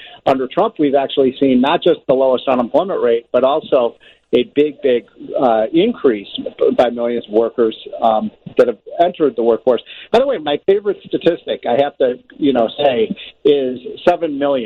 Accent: Chicago, Illinois, United States; But, you know, I grew up in Illinois. As you know, I'm a Chicago boy.

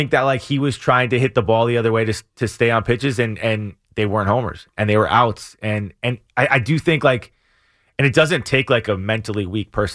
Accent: Los Angeles, California, United States; It's so funny with Piazza, because I grew up in Los Angeles, like I think Piazza was a Dodger.

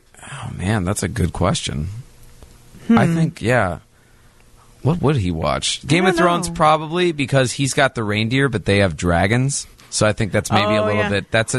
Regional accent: Illinois, United States; I grew up out around Woodfield Mall, and you just go and watch.

